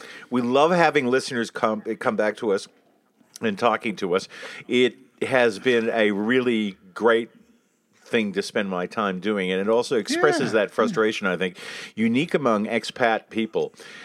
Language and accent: English; United States; You know, I'm proudly American. I'm an American guy. I love the Red Sox